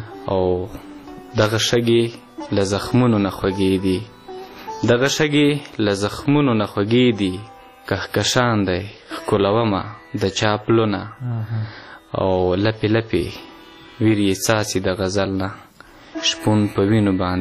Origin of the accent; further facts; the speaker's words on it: South Waziristan, Khyber Pakhtunkhwa, Pakistan; now in Killa Saifullah, Pakistan; د جنوبي وزیرستان اوسېدونکی یم او فلحال دلته جنوبي پښتونخوا ته راغلی یم چې دلته په کلا سیف الله کې ژوند کوم.